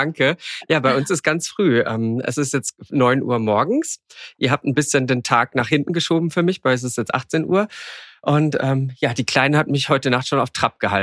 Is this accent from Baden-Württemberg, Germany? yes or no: yes; Karlsruhe, Baden-Württemberg, Germany; ich bin ja im konservativen Karlsruhe aufgewachsen in Süddeutschland und damals in 90ern, ich bin 86 geboren, dann in 90ern dort groß geworden